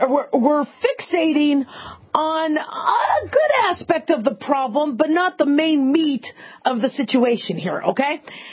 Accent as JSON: {"language": "English", "town": "Las Vegas", "region": "Nevada", "country": "United States", "tie": "born or raised there", "said": "Fisher from Las Vegas, Nevada. Ah, my hometown."}